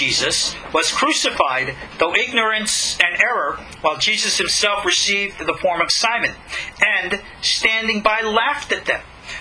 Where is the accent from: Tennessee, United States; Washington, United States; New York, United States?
New York, United States; born or raised there